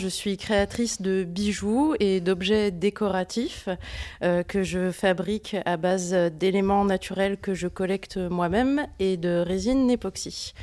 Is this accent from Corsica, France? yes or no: no; Aubenas, Auvergne-Rhône-Alpes, France; Je suis née ici, je suis née à Aubenas, j'ai grandi ici en Ardèche.